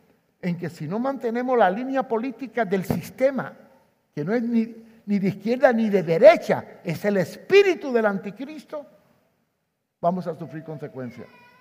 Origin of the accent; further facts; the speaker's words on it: Cuba; Yo soy cubano.